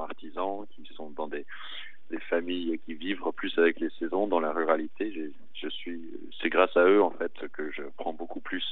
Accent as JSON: {"language": "French", "region": "New York", "country": "United States", "tie": "born or raised there", "also_born_or_lived": "San Francisco / Paris", "lives_now": "Boissey, France", "said": "moi j'ai grandi à New York, en plein centre-ville de New York, puis plein centre-ville de San Francisco, et puis j'ai vécu 10 ans à Paris"}